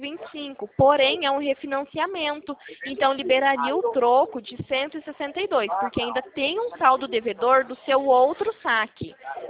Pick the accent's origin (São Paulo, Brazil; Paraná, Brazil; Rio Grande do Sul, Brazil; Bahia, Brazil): Paraná, Brazil; Arapongas; Eu sou aqui da cidade de Arapongas, caso você fosse daqui, daria para você vir até o escritório também.